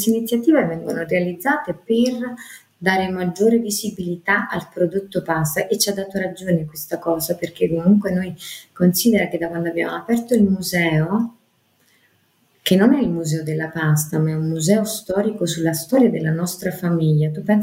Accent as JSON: {"language": "Italian", "town": "Gragnano", "region": "Campania", "country": "Italy", "said": "Noi che siamo di Gragnano abbiamo prima realizzato i nostri progetti"}